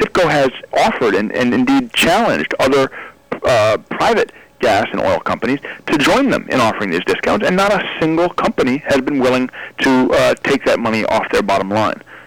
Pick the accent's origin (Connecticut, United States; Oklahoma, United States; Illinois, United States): Illinois, United States; Chicago; leading to widespread protests in Chicago, my hometown, actually.